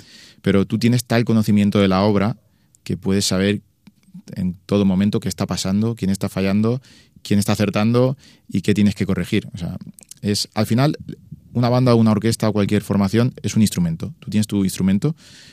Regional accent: Ibi, Valencian Community, Spain; soy de IBI y en IBI creo que todos nos reinventamos

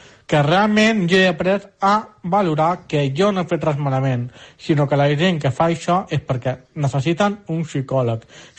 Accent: Reus, Catalonia, Spain; jo sóc un noi de Reus, Tarragona

